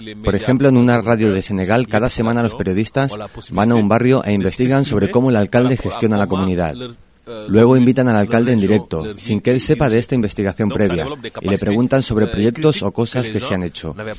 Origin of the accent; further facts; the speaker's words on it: Kenya; Yo vengo de Kenia, donde no tenemos todavía leyes sobre el sector audiovisual.